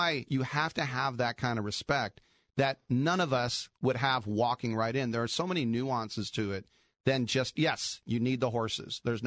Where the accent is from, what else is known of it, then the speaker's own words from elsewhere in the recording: Richmond, United States; George, in my hometown of Richmond.